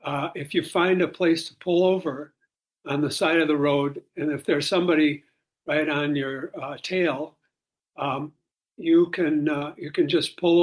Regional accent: Milwaukee, Wisconsin, United States; And I'm here from Milwaukee. I've been here maybe 3 weeks, 4 weeks, something like that.

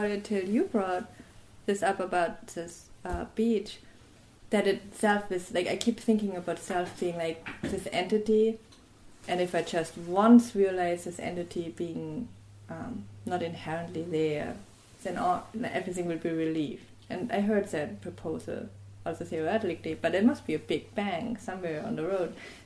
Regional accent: Germany; accent: German; English is a second language; oh, my fast speech and my German accent gets in the way, right?

